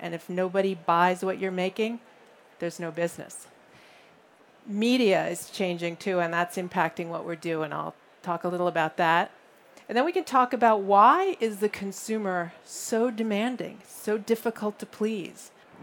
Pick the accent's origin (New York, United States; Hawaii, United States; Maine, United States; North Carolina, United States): New York, United States; In the US, where I'm from, in case you couldn't tell, I'm from New York, so I talk fast